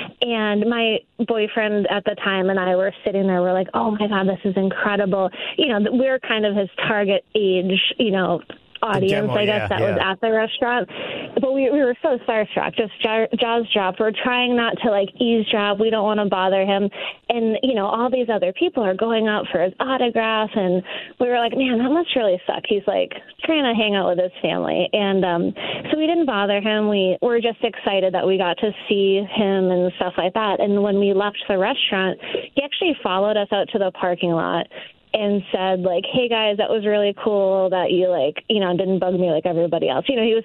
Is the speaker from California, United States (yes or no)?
no; New Hampshire, United States; I'm from New Hampshire. And so I was at this Chinese restaurant in Manchester.